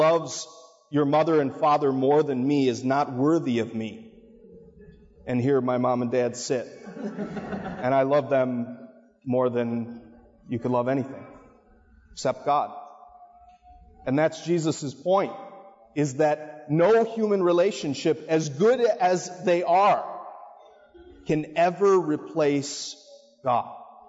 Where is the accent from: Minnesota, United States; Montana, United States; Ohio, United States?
Ohio, United States; Marblehead; I'm from Marblehead, Ohio. Many people think people only vacation there, but I actually lived there. I grew up there, and I'm the oldest of five. I went to Sandusky St. Mary's for high school.